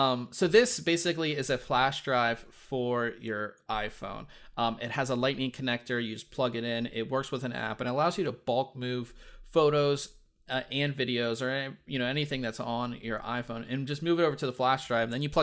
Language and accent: English; Pittsburgh, Pennsylvania, United States; This one is black and gold, which I'm from Pittsburgh